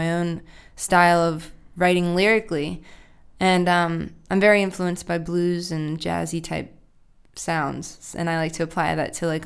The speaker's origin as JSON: {"language": "English", "town": "Stewartstown", "region": "Pennsylvania", "country": "United States", "tie": "born or raised there", "said": "I grew up in Stuartstown, Pennsylvania, and at the time could not wait to get out."}